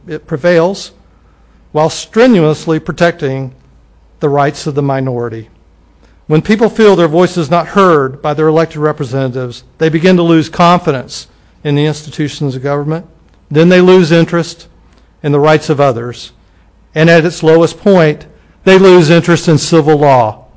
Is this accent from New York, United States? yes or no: no; Plant City, Florida, United States; also born or lived in Gainesville, Florida / St. Petersburg, Florida; Prior to living in Tallahassee, I was raised in Plant City, Florida. I went to school in Gainesville, Florida. I lived in St. Pete for 10 years.